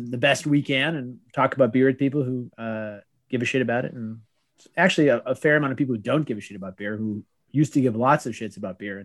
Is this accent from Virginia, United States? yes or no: no; Boston, Massachusetts, United States; Well, yeah. Fuck Detroit. We're from Boston.